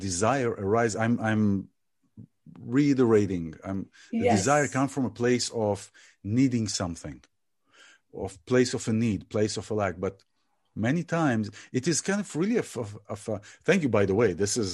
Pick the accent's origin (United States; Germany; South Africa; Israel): Israel; we grew up in Israel, we've seen things